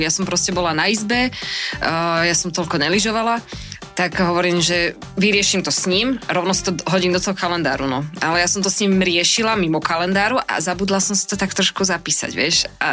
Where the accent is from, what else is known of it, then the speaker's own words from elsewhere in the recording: Devínska Nová Ves, Bratislava Region, Slovakia; Ja som z Devínskej, takže trieskať sa ako do Devínskej je úplná blbosť.